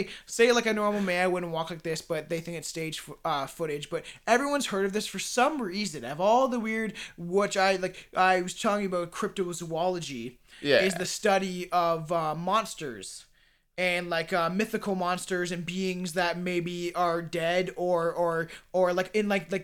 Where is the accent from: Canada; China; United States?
Canada; because we are Canadian.